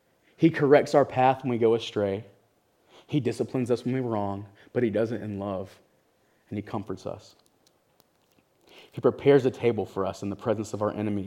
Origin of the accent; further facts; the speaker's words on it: United States; we come from Cherokee County, and man, the drug problem there is real, and it's bad.